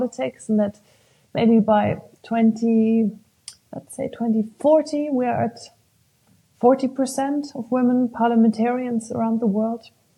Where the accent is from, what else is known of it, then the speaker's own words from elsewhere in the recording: Germany; I'm from Germany. It's also a relatively conservative country